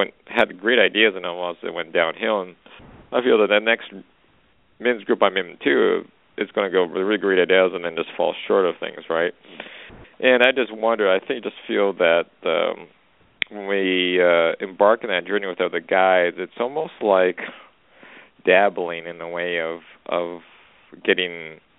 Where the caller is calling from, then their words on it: Canada; actually. I'm calling from Canada.